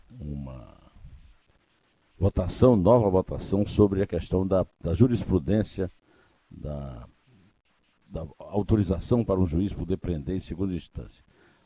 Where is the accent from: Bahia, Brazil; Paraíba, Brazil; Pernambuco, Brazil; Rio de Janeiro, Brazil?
Paraíba, Brazil; Uiraúna; born there; pertinho de Uiraúna, onde eu nasci